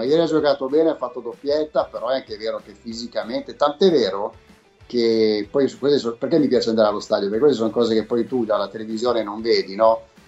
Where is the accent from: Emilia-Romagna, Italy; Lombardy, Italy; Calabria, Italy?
Lombardy, Italy; Milan; perché io sono di Milano, quindi per me sarebbe comodissimo